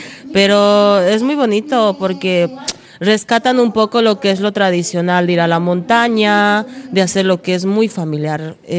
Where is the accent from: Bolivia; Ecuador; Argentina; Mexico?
Bolivia; now in Spain; Yo soy de Bolivia.